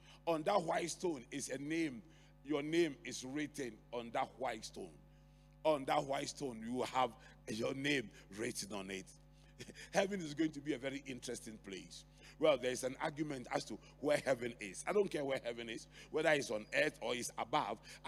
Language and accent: English; Accra, Greater Accra, Ghana; English is a second language; I grew up in Adabraka. There was no way I could imagine anything more beautiful than Adabraka.